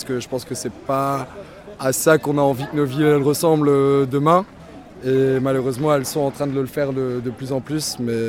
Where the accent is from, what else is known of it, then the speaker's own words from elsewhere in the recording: Brussels, Brussels-Capital Region, Belgium; moi je viens de Bruxelles